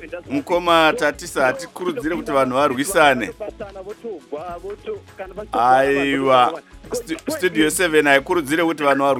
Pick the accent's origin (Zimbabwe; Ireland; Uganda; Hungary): Zimbabwe; now in South Africa; We're from Zimbabwe.